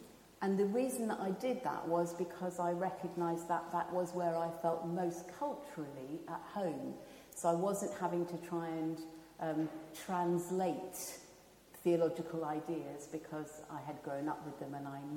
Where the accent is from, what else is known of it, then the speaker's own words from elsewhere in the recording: Hong Kong; I grew up in Hong Kong. And so although I grew up in a kind of nominally Christian family, I also grew up in a country and a culture that wasn't Christian.